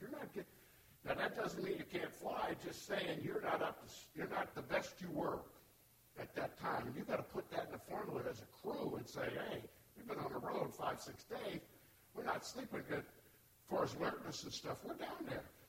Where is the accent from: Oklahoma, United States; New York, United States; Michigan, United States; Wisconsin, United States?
Oklahoma, United States; I come from Oklahoma here to Florida, and it's humid, I'm sweating